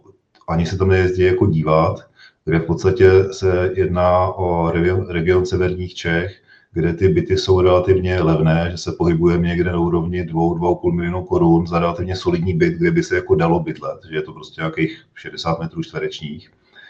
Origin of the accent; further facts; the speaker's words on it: Germany; A že k tomu jsem vyrůstal v Německu